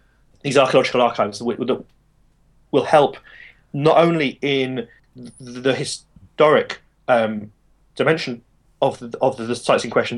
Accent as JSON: {"language": "English", "country": "United Kingdom", "said": "I'm a British archaeologist"}